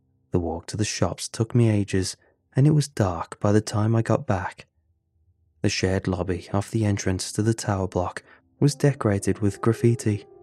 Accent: United States; now in Scotland, United Kingdom; Growing up in America, living on the upper floors of an apartment block was an aspiration. Here in Scotland

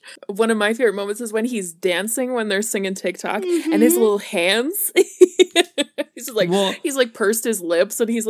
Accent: Utah, United States; I grew up in Utah and we hate sex education here.

